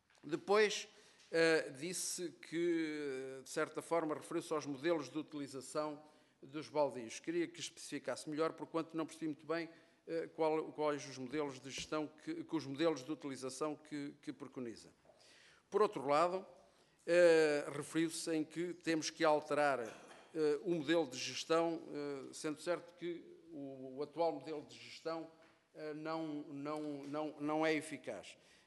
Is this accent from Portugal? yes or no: yes; Penacova, Coimbra, Portugal; o Saco e a de Penacova, de onde eu sou originário